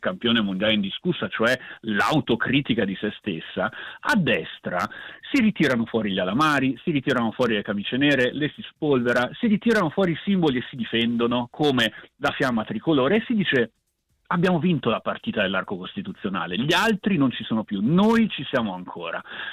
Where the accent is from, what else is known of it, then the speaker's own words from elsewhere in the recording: Trentino-Alto Adige, Italy; anche perché altrimenti da trentino mi saprei divertire come si deve, sarei un chiuso orso di montagna